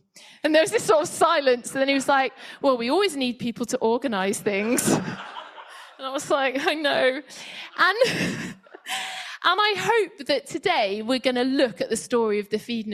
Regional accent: South West England, United Kingdom; now in Salford, United Kingdom; Dave and I grew up in Wiltshire, so we can't say the word toilet without it sounding like we're from Bristol. But we love living in Salford.

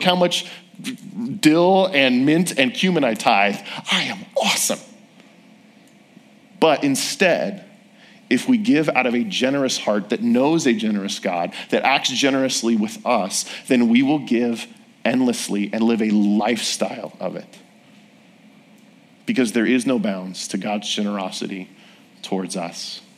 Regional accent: California, United States; or it's super rainy outside and I'm from California and I don't want to go outside

